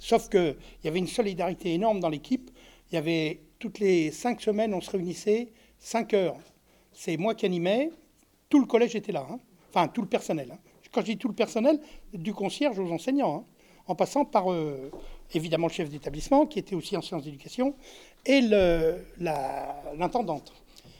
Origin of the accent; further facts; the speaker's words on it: France; les jeunes chez nous en France sont dans un état très problématique quand même.